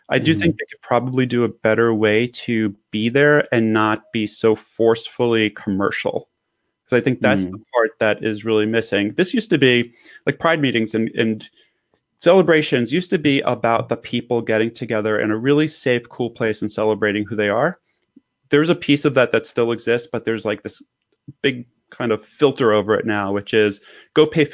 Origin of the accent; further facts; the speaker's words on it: New York City, New York, United States; I grew up in a time when the corporate sponsorship was limited, and I grew up in New York City